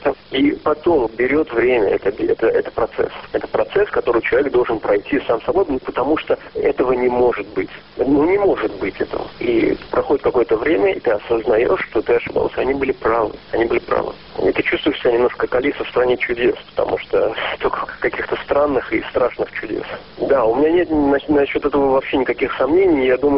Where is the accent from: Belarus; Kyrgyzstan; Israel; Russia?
Israel; я не оговаривал о том, что я из Израиля